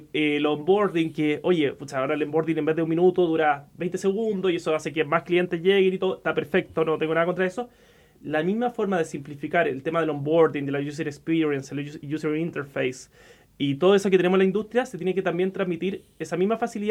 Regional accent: Chile; yo tengo la visión que como chilenos nos estamos convirtiendo en exportador de fintech.

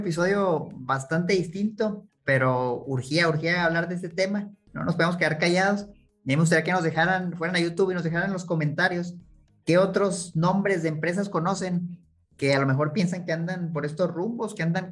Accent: Chihuahua, Mexico; Fíjate, yo soy de Chihuahua

